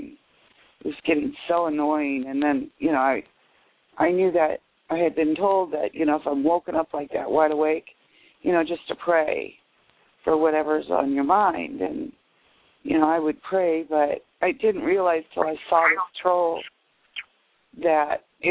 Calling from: Nebraska, United States; I'm from Nebraska.

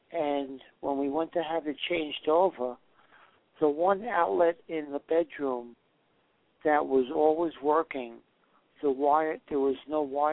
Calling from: Maine, United States; I'm in northern Maine.

